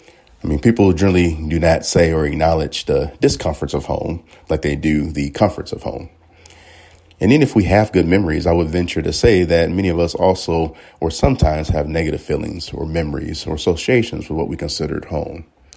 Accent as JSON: {"language": "English", "town": "Chicago", "region": "Illinois", "country": "United States", "lives_now": "Champaign, United States", "said": "Like many, I was a transplant from the Chicago area coming down here for school."}